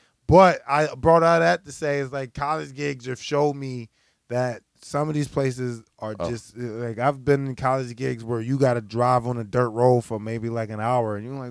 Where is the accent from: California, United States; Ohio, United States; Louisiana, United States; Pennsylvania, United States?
Pennsylvania, United States; Philadelphia; now in New York, United States; And I'm like, I'm not from New York. I live in New York, but I'm from Philly.